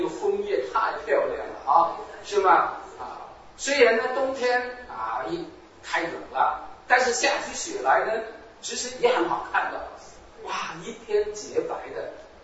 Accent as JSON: {"language": "Chinese", "country": "Hong Kong", "moved": "yes", "lives_now": "Canada", "said": "我以前呢是从香港来的，对这个四季呢没有什么感觉。你知道香港啊，差不多一年365天都是夏天，啊，都是热的要死。啊，来到加拿大之后呢"}